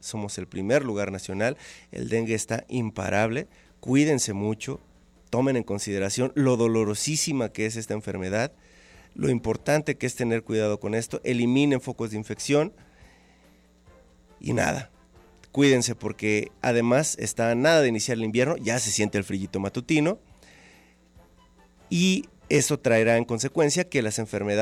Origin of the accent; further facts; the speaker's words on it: Guadalajara, Jalisco, Mexico; now in Tlaquepaque, Mexico; yo vivo en Tlaquepaque, tiene rato que salí de la Colfres, de la poderosísima colonia del Fresno en Guadalajara, pero ahora vivo en Tlaquepaque